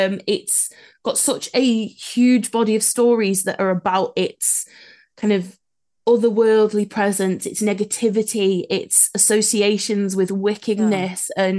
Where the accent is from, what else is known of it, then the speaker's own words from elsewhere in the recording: Telford, West Midlands, United Kingdom; growing up in Telford